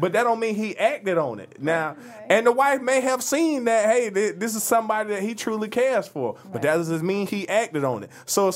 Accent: Sanford, Florida, United States; No, listen, I'm not from Birmingham. I'm from Bo Key. I'm from Sanford, Florida.

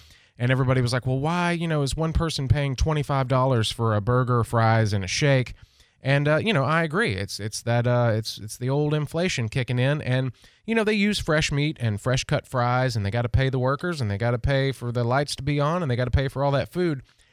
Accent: Nashville, Tennessee, United States; also born or lived in Auburn, Alabama; I grew up on Schlotzky's in Nashville. Oh, my gosh. If we had a Schlotzky's deli here, I would be so happy.

